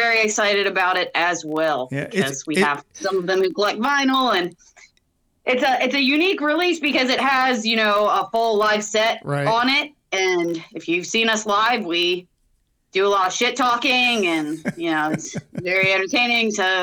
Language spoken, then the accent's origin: English; Orlando, Florida, United States; now in Gainesville, United States; I mean, we live in Gainesville now, but we're from Orlando. At least my wife and I are.